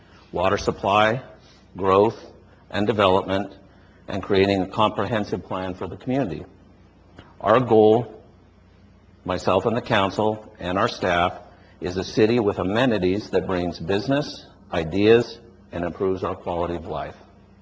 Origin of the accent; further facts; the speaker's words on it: Othello, Washington, United States; I was born here in Othello, and I grew up and attended schools from kindergarten through high school, and I graduated from Othello High School in 1978.